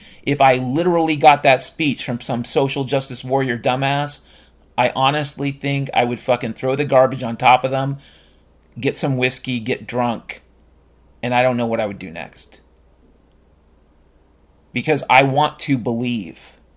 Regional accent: Washington, United States; I grew up in Washington State, folks.

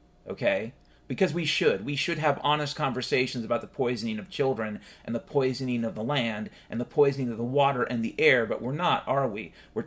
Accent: Washington, United States; and yeah, I grew up in Washington State 50 years ago, so fuck you.

